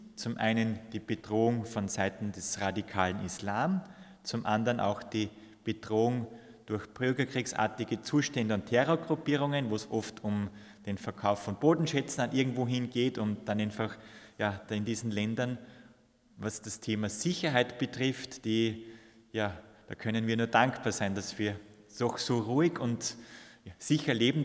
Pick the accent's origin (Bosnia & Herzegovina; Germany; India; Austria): Austria; Es sind zwar doch noch viele getauft bei uns in Österreich, aber so einen richtigen Bezug zur Kirche, zur Pfarre, zum Glauben haben dann nur wenige.